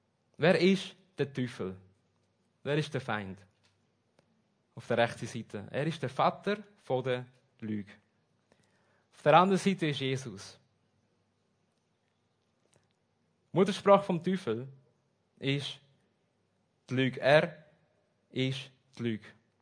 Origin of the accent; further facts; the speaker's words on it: Lima, Peru; now in Germany; Und ich bin in Lima in Peru aufgewachsen und wir sind offiziell Christen gewesen.